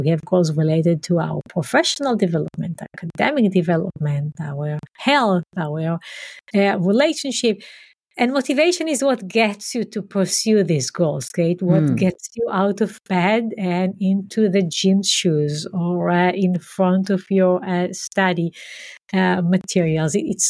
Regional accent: Israel; I grew up in Israel, in a community that is very different than where I am now. So it was a small community, a socialist community where we walked the land and had farming and animals and so on.

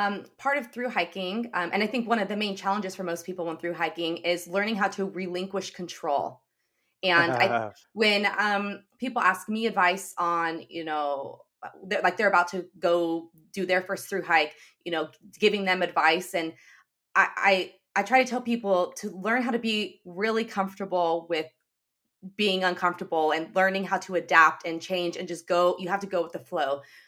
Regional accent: Reno, Nevada, United States; And I'm from Reno, Nevada, and so a lot of my friends and family still live there.

